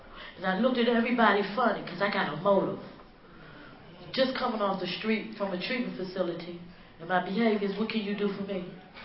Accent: Washington, District of Columbia, United States; And I'm from Washington, D.C.

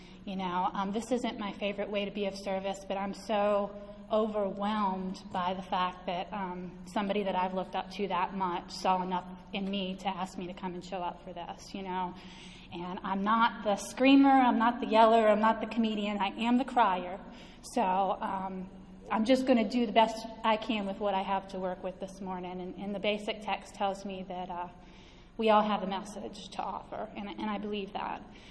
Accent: Winchester, Virginia, United States; I'm from Winchester, Virginia.

